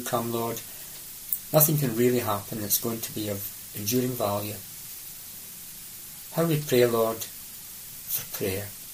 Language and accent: English; Northern Ireland, United Kingdom; We're from Northern Ireland.